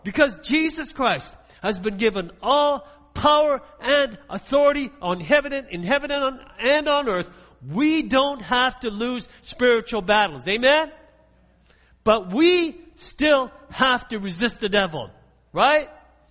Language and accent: English; Coaldale, Alberta, Canada; You know, when I was growing up, I grew up in Coaldale. We lived on a farm just outside of Coaldale. And I was this skinny little scrawny Japanese kid, you know, riding on a school bus to school.